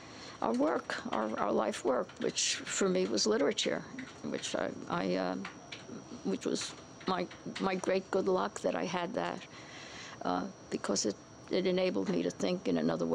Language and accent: English; Bronx, New York, United States; Well, I'm from the Bronx originally, and my parents came over here in 1905 from Russia, from a town called Yuzovka.